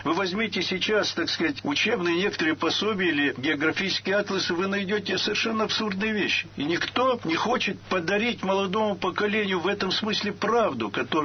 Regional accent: Moscow, Russia; я кавказец и одновременно, так сказать, москвич.

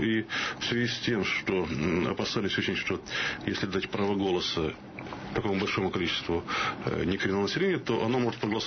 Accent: Siberia, Russia; born there; Я родился в Сибири. Родился в Сибири, куда мой отец оказался жертвой всех этих сталинских дел сталинского периода. Дед был латыш

